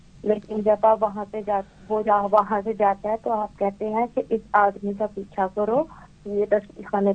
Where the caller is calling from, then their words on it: New Zealand; میں New Zealand سے بات کر رہی ہوں.